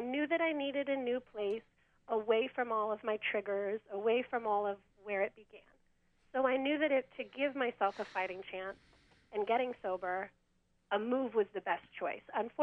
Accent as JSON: {"language": "English", "region": "California", "country": "United States", "tie": "born or raised there", "moved": "as an adult", "lives_now": "Rhode Island, United States", "said": "from Southern California, born and raised originally."}